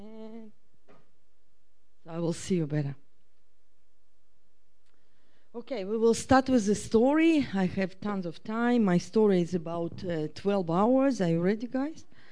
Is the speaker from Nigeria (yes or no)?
no; Russia; born there; English is a second language; I was born in Russia. My motherland is Russia.